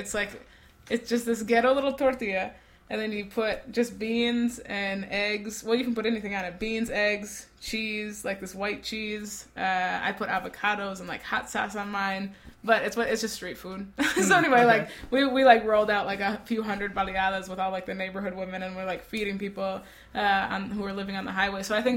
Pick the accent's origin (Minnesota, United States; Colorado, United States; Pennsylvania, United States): Minnesota, United States; I'm from Minnesota, you know?